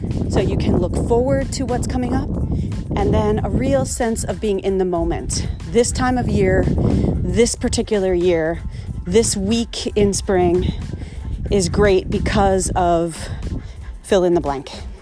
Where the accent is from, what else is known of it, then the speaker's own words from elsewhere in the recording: East Coast, United States; I'm from the East Coast in the US, where we also have spring, summer, winter, and fall.